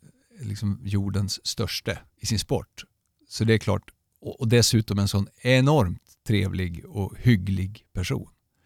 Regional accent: Skellefteå, Västerbotten County, Sweden; Jag är född eller uppväxt i Skellefteå, hockeystad.

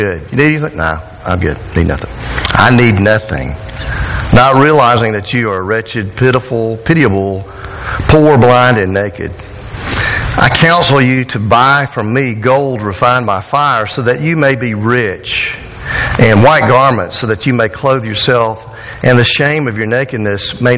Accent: Georgia, United States; You know, I'm from South Georgia, and we've got a town there called Cairo.

